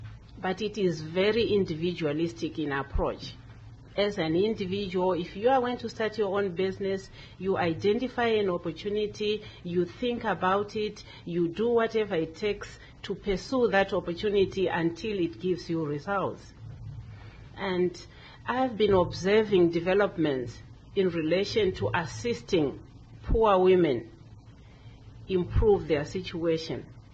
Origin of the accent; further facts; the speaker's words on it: Zimbabwe; now in United States; from Zimbabwe. I came to the U.S. last year in July, so this is my first winter here.